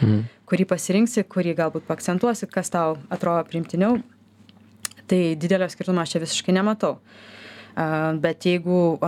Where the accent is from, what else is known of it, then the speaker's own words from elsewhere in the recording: Samogitia, Lithuania; Aš pati esu žemaitė